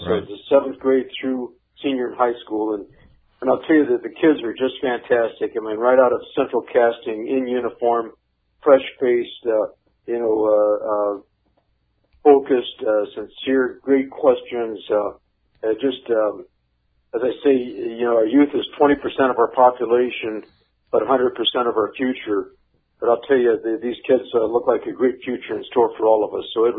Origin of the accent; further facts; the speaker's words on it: Kankakee, Illinois, United States; My hometown of Kankakee, Illinois